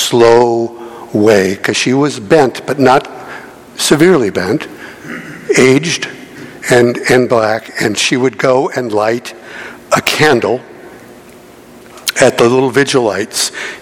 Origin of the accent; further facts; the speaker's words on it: Chicago Heights, Illinois, United States; When I was growing up, a while ago, I grew up in Chicago Heights, Illinois. Anybody know where that is? Far south suburb.